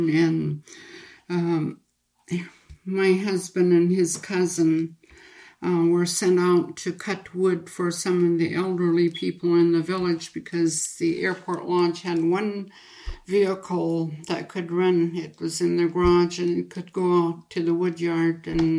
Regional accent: Dot Lake, Alaska, United States; as we were kids growing up in Dot Lake, I didn't recall it being as windy as it is today

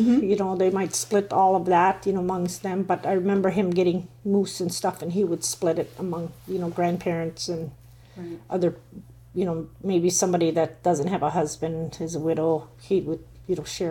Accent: Northway, Alaska, United States; I was born here in Northway some 60 years ago. So, and yeah, I'm just born and raised here.

